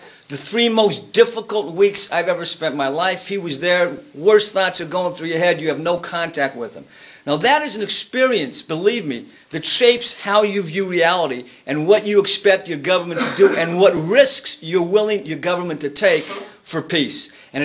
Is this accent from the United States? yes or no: yes; Denver, Colorado, United States; I come from Denver. Right? I don't come from a great military background.